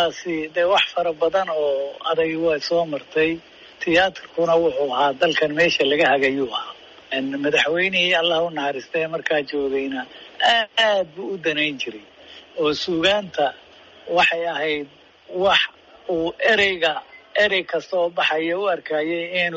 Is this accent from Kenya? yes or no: no; Somali Region, Ethiopia; moved away as an adult; waxaan ku soo barbaaray dalka Ethiopia oo qoomiyad ku joogaan deegaanka Soomaalida especially weliba Soomaalida iyo Oromada halkaasaan ku soo barbaaray